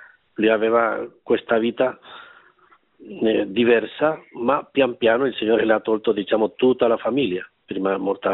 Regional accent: Murcia, Region of Murcia, Spain; Italian is a second language; moved away as an adult; now in Poland; sì, ecco, sono spagnolo di Murcia.

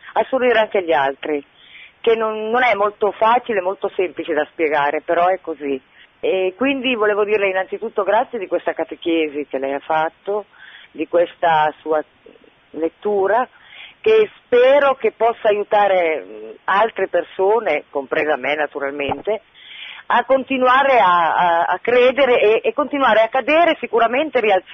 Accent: Vercelli, Piedmont, Italy; Sì, esatto, sono di Vercelli.

